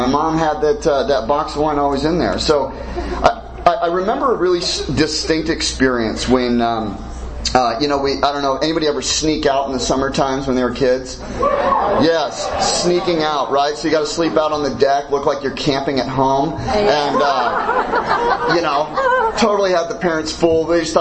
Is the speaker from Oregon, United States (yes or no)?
yes; Portland, Oregon, United States; I grew up in Portland, Oregon. Anybody from Portland, Oregon here? Yes, my people.